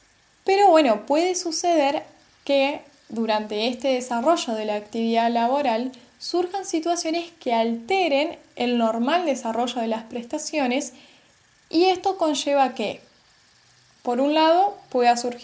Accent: Paraná, Entre Ríos, Argentina; soy de Paraná, Entre Ríos y actualmente me encuentro cursando mi sexto año de la carrera de abogacía

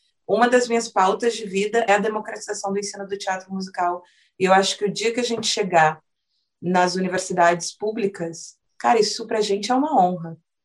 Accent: Taubaté, São Paulo, Brazil; Eu venho de uma cidade do interior, tenho muito orgulho, quem convive comigo acha até um pouco insuportável. Eu sou da cidade de Taubaté.

